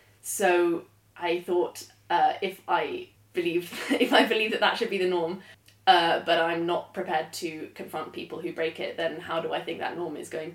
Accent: London, United Kingdom; when I was growing up in London, that wasn't a normal thing to do.

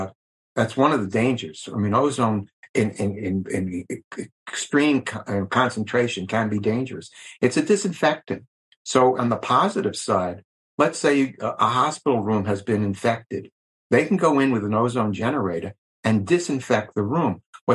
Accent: New York, United States; I grew up on Long Island in New York

